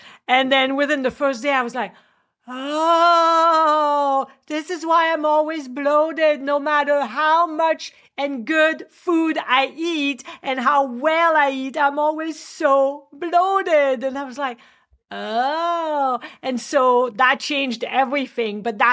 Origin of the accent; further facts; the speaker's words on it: France; now in Canada; a lot of people immigrate from somewhere else, like I did. I immigrated from France, and I'm first generation.